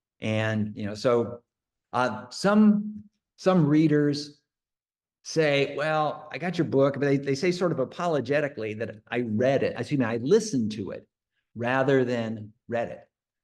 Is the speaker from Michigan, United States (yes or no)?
no; Oregon, United States; I'm from the western part of the United States. And just to give you one example, growing up on the West Coast, I looked east and I thought, well, okay, Denver's well east of Oregon.